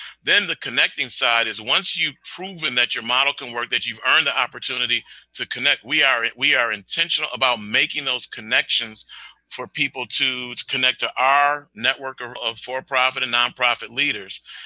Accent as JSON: {"language": "English", "town": "Waukegan", "region": "Illinois", "country": "United States", "tie": "born or raised there", "said": "where I grew up in Waukegan, Illinois, there were sections of housing that were designed for veterans when they came back"}